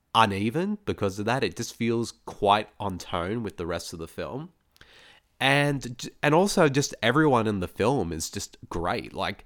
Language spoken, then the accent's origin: English; Australia; since I'm Australian